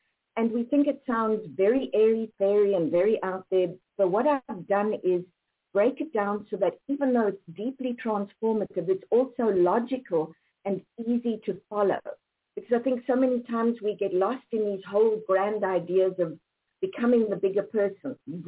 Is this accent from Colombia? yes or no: no; South Africa; now in United States; I am originally from South Africa, now living in Texas.